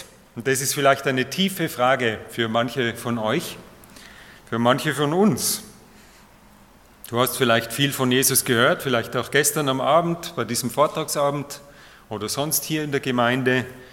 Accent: Tyrol, Austria; now in Traun, Austria; Das ist in der Nähe von Wien. Aber ich stamme ursprünglich aus Tirol.

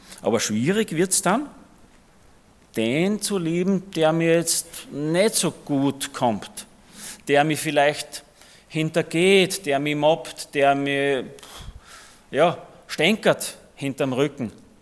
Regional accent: Austria; das ist eh bei uns in Österreich gang und gäbe.

